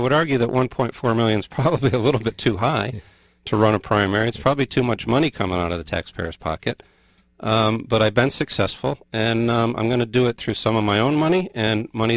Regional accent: New Haven, Connecticut, United States; also born or lived in London; I've got a blue-collar background growing up in New Haven.

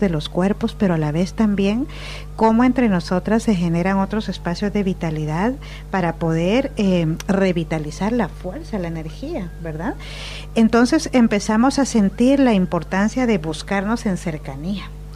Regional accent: Ishimuleu, Guatemala; soy una mujer originaria maya, quechí y xinca, vengo de Ishimuleu, Guatemala.

